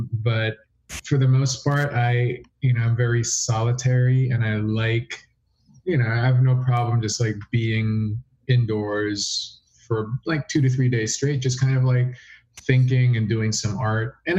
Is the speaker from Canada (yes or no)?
no; Philippines; obviously my experiences as a child growing up in the Philippines, there's a lot of history there